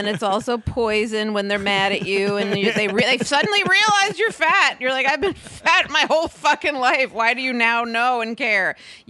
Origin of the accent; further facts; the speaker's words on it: Scarsdale, New York, United States; now in New York City, United States; But yes, we are a very New York family, and then, you know, we went up to the suburbs, and I grew up in Scarsdale with a bunch of Jewish